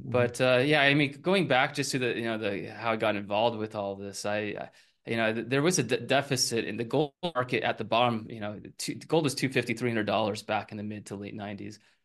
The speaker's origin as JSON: {"language": "English", "region": "Colorado", "country": "United States", "tie": "born or raised there", "said": "I grew up in Colorado, and it was a lot more disconnected, maybe from the East Coast politics."}